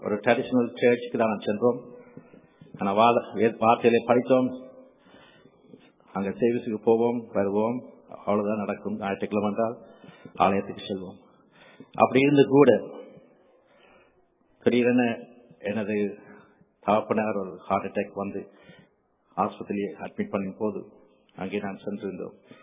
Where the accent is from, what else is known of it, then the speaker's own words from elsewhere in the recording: Kalmunai, Eastern Province, Sri Lanka; born there; ஒரு கிழக்கு மாகாணத்தில் மட்டக்களப்பு கல்முனையில் நான் பிறந்தேன். ஒரு என்னை தாயார் ஒரு இந்து குடும்பத்தில் குடும்பத்தவர்கள். ஆனால் என் தாப்பினார் ஒரு கிறிஸ்தவ குடும்பத்தைச் சேர்ந்தவர்.